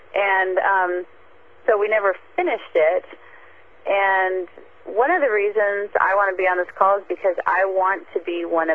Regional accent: Spokane, Washington, United States; I am from Spokane, and I've been in NECAN for 5 years

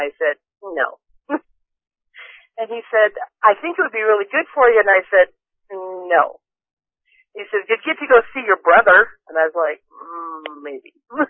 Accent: Utah, United States; I'm from Utah, I'm here because my husband made me come.

